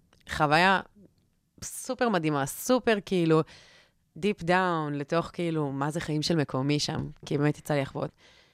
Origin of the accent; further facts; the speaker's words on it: Tel Aviv, Tel Aviv District, Israel; הערים גדולות באופן כללי, גם אם אני תל אביבית